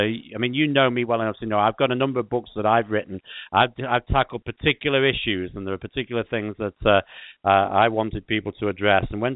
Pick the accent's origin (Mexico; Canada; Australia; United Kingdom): United Kingdom; England; now in Washington State, United States; You tell I'm English because we call vacations holidays, whereas holidays to you are particular special days.